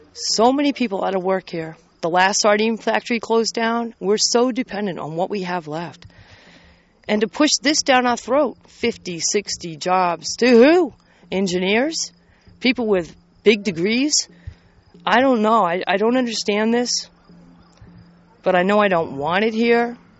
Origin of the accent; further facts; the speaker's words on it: Trescott, Maine, United States; I'm from Trescott, Maine, just outside of Lubeck. My people came to Lubeck in the 1600s, late 1600s, so I've got a long history in the area.